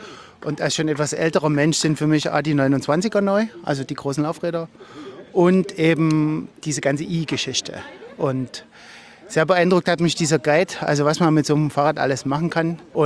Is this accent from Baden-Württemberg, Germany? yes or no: no; Halle, Saxony-Anhalt, Germany; Wolfram, ich komme auch aus Halle.